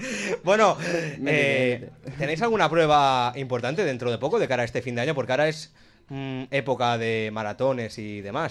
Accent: Aspe, Valencian Community, Spain; yo soy de Aspe y ahí es un punto de la Comunidad Valenciana en el que no se habla valenciano

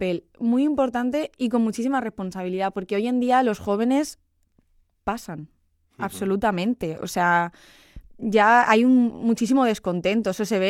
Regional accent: Elche, Valencian Community, Spain; O sea, yo soy de Carrús, o sea, somos gente de barrio

